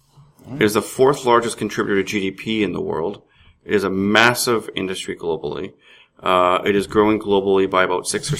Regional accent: Tsawwassen, British Columbia, Canada; But I grew up in Tawasin and had a very comfortable family.

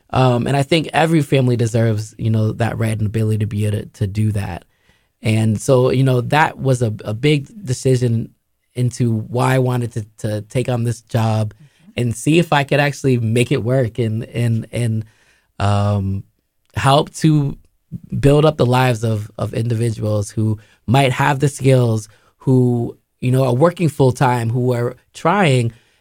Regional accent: Roxbury, Massachusetts, United States; And as, you know, I'm from Roxbury, I'm a native Roxburyan, born and raised, I grew up here.

